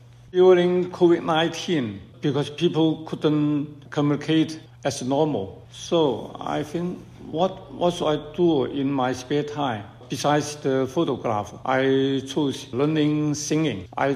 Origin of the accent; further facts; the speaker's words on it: China; English is a second language; now in Richmond, Canada; I think since I immigrated from China to Canada, I feel I living two different worlds.